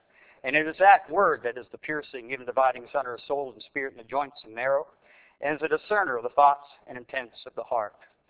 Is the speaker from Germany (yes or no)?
no; Canada; now in United States; I am a Canadian. I was born in Canada. I was educated in Canada.